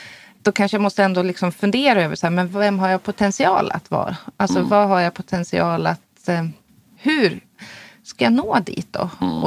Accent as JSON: {"language": "Swedish", "town": "Östersund", "region": "Jämtland County", "country": "Sweden", "tie": "born or raised there", "said": "Jag är ju uppvuxen i Östersund."}